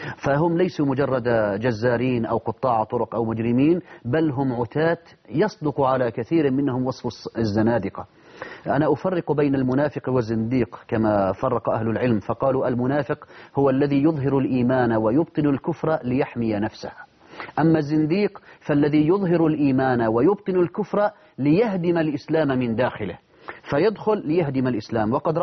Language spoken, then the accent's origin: Arabic; Syria